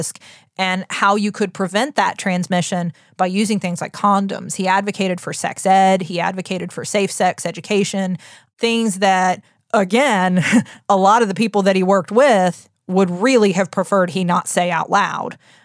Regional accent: United States; We're wild. We're the American public.

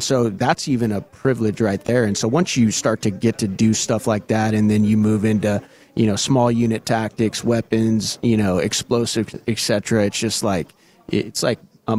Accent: Yuma, Arizona, United States; You know, my story, man. I grew up in Yuma, Arizona, where mm-hmm. we had a Marine base, and I wanted to be a Marine because you guys have cool

